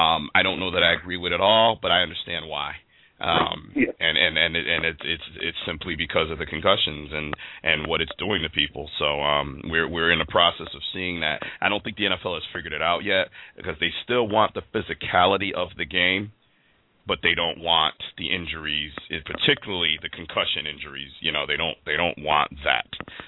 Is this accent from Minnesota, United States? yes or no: no; Connecticut, United States; we talk about mental illness in wake of the Sandy Hook tragedy in my home state of Connecticut.